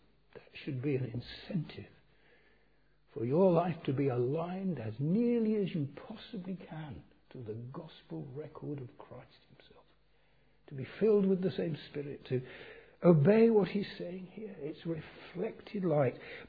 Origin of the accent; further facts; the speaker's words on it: Harrow, London, United Kingdom; I never go past on the train, past my hometown, Harrow.